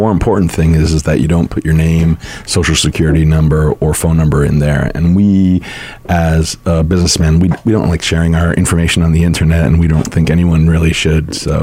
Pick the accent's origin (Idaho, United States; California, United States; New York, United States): New York, United States; Yeah, so I'm an attorney from New York, and I was in Hollywood for about 11 years trying to be a screenwriter.